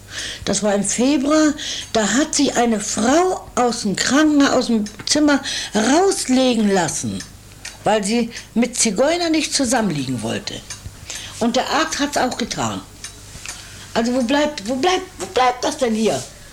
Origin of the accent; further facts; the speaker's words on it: Germany; born there; Ich bin in Deutschland geboren. Meine Mutter, meine Großeltern, meine Urgroßeltern sind alle in Deutschland geboren. Die sind aus Pommern, Ostpreußen, Westpreußen.